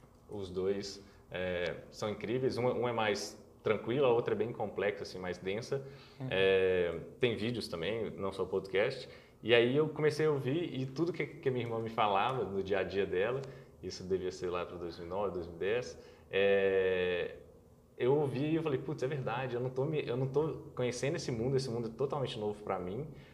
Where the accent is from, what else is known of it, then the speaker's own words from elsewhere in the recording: Belo Horizonte, Minas Gerais, Brazil; born there; Isso é, nasci em Belo Horizonte, minha família é daqui, meus pais são daqui, minha mãe na verdade é carioca, mudou e encontrou meu pai aqui.